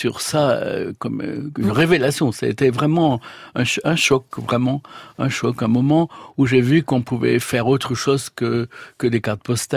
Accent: Nice, Provence-Alpes-Côte d'Azur, France; Je suis de Nice, d'un quartier de Nice, mais ma famille originelle d'un village de l'arrière-pays de Nice, Sospel

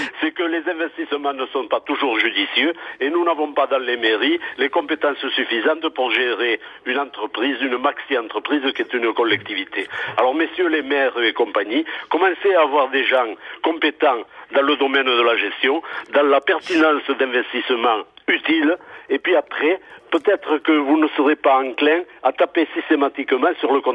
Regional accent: Toulouse, Occitanie, France; born there; now in Sète, France; moi je suis né à Toulouse

